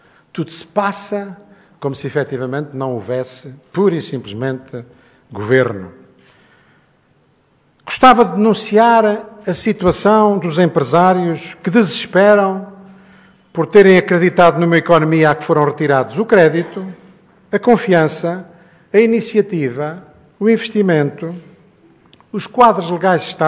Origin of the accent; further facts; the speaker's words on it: Portugal; Apetecia-me, como português, repudiar a imbecilidade a que temos assistido